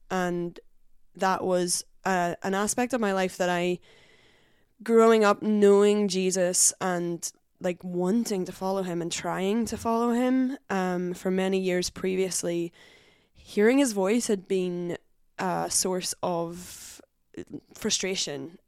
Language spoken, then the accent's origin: English; Northern Ireland, United Kingdom; moved away as an adult; now in Glasgow, United Kingdom; I'm excited to be on the podcast. It's fun to be on the other side for sure. I'm from Northern Ireland originally, grew up there, moved to Glasgow in 2010 to go to university at the University of Glasgow.